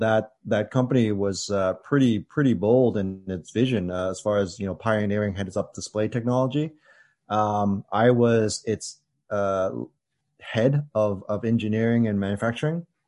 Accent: Vancouver, British Columbia, Canada; I'm born and raised in Vancouver, BC. And, I would describe myself as kind of like, growing up in a very typical Asian household.

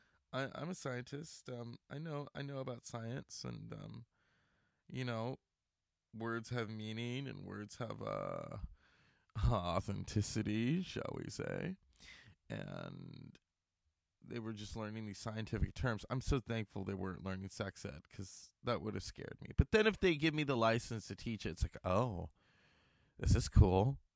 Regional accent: Stockton, California, United States; So when I meet people and I'm like in another town, where are you from? I'm from Stockton.

